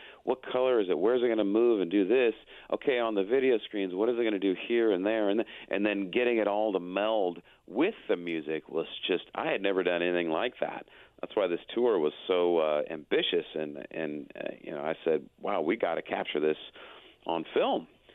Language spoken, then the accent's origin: English; Chicago, Illinois, United States; back in my hometown of Chicago, and I said, you know what? This would be the perfect place to bring people together and enjoy this beautiful city